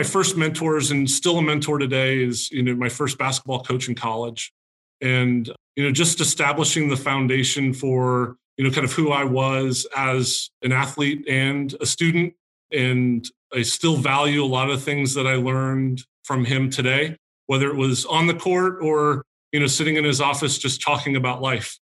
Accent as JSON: {"language": "English", "region": "California", "country": "United States", "tie": "born or raised there", "said": "You know, so I grew up in California. So, and by the first college team that I always rooted for is Cal. And that's just being a Bay Area kid."}